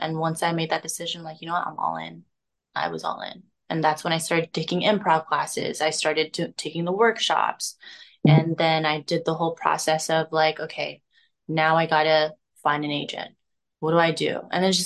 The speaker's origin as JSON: {"language": "English", "country": "Philippines", "said": "And I'm representing like the island Pacific, like just a more of a diverse demographic, being a Filipino. There's not a lot of Filipinos in the industry, but I'm seeing it grow and it's amazing."}